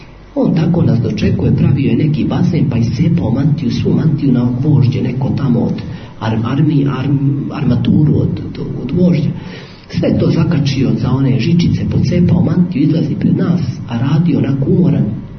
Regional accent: Kotraža, Šumadija and Western Serbia, Serbia; ja sam tamo iz Rgačevskog kraja, od Guče, selo Kotraža, pa tu blizu je jezero

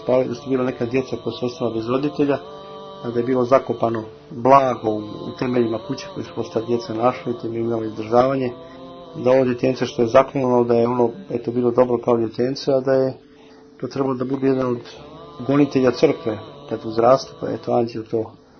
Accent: Montenegro; ja mislim da kada bi ovdje kod nas u Crnoj Gori svako radio po onom što piše u Gorskom vijencu

